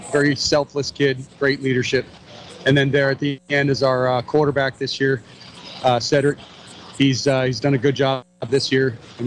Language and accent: English; Massachusetts, United States; Massachusetts.